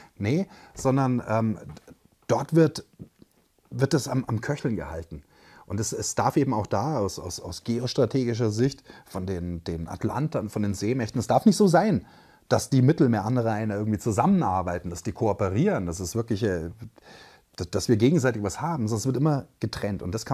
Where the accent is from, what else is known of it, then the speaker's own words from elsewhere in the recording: Germany; Und da ist auch die Frage, ob wir als Deutsche, wenn jetzt unser Außenminister dort am Vermitteln ist, ob wir überhaupt diese neutrale Position haben.